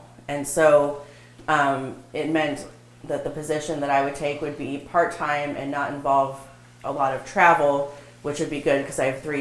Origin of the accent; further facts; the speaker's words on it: St. Louis, Missouri, United States; In terms of my background, I'm from St. Louis.